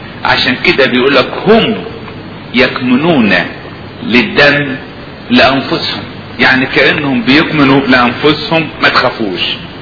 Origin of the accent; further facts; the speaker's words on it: Upper Egypt, Egypt; كنت بسمع راجل عندنا في الصعيد